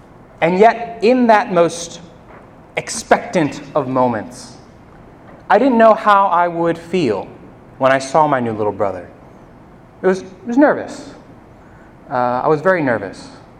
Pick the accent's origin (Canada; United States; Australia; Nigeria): United States; Maryland; I was born in Catonsville and grew up in Frederick County.